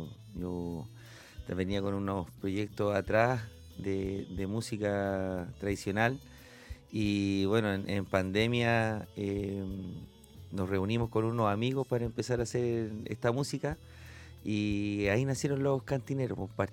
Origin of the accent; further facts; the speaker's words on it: Valparaíso, Chile; born there; nacimos en Valparaíso